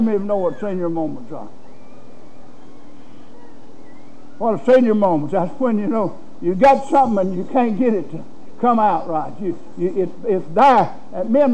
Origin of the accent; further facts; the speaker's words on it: United States; See, in the county where I come from, I was born and raised in Rockingham County.